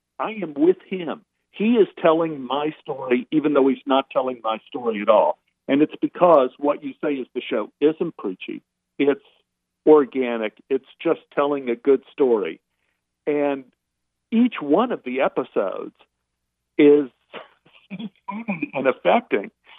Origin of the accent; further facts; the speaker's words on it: Dallas, Texas, United States; I grew up in Oak Cliff, you know, Dallas, Texas, and I'm Jewish. We had three Jewish families in Oak Cliff.